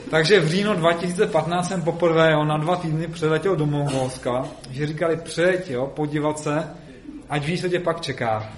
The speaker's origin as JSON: {"language": "Czech", "town": "Plzeň", "region": "Plzeň Region", "country": "Czechia", "said": "Jelikož pocházím z Plzně"}